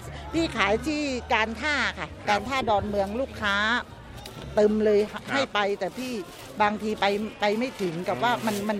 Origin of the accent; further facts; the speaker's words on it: Surat Thani, Thailand; พี่เป็นคนสุราษฎร